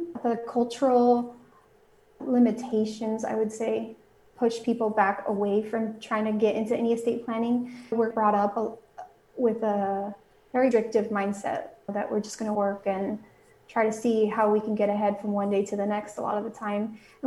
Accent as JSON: {"language": "English", "country": "Mexico", "tie": "born or raised there", "also_born_or_lived": "United States", "said": "I was raised both in Mexico and here in the United States, so I speak Spanish"}